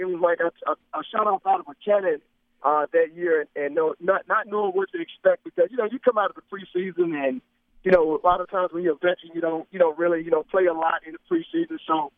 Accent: Greenville, Mississippi, United States; I'm living in Greenfield, Mississippi, back in my hometown.

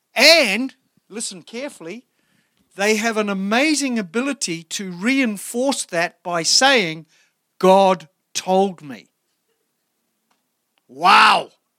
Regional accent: New Zealand; born there; Well, I was born in New Zealand.

